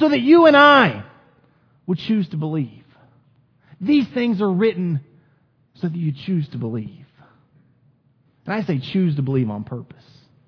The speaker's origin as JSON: {"language": "English", "region": "Missouri", "country": "United States", "said": "I'm from Missouri. You know what the motto is? The show me state."}